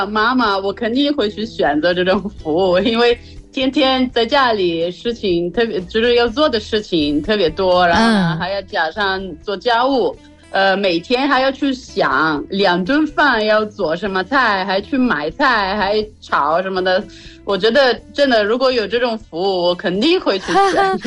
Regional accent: Italy; Chinese is a second language; 其实就是我作为一个意大利人，我觉得就是在意大利

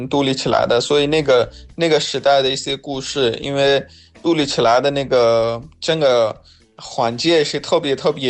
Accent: Pakistan; Chinese is a second language; 我是来自巴基斯坦的

